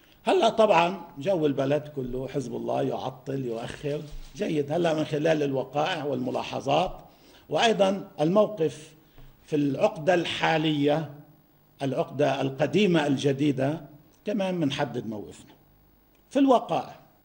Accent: Lebanon; طالما النظام عندنا بلبنان نظام طائفي

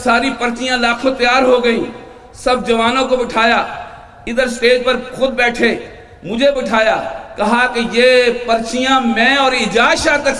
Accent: Punjab, Pakistan; لاہور کے قریب ہمارا علاقہ ہے

